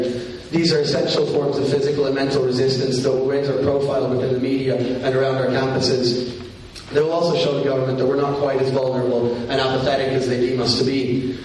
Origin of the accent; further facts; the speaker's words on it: Italy; now in Ireland; I grew up in Italy, and I've only been living in Ireland for the past 2 years.